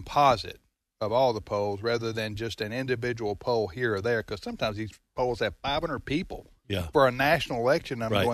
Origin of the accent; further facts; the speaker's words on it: Mississippi, United States; Are you saying because I'm from Mississippi?